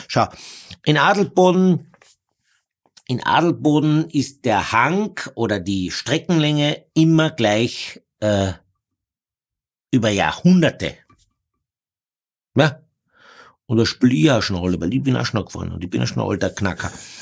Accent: Austria; bei uns in Österreich

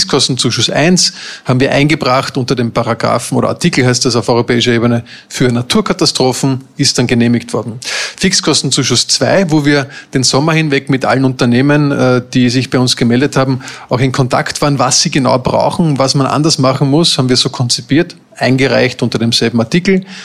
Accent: Vienna, Austria; Bin in Wien geboren, bin dann nach dem Bundesheer zum Studieren wieder nach Wien zurückgekehrt.

